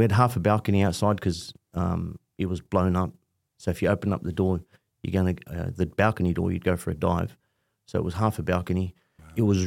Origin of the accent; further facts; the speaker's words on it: Punchbowl, New South Wales, Australia; And I remember growing up in Punch Bowl, going back and forth to Lebanon a couple of times. But for the main part, spent a long time in Punch Bowl.